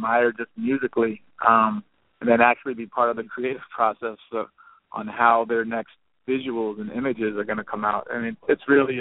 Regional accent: Miami, Florida, United States; also born or lived in Los Angeles / New York; I was doing a lot of big music videos and living in Los Angeles at the time, even though I'm from Miami. My career took me from New York to L.A.

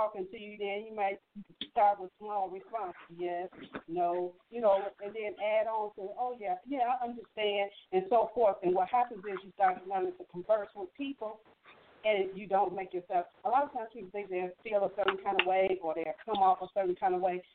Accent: Chicago, Illinois, United States; Look, don't forget, I'm from the Midwest. I'm from Chicago.

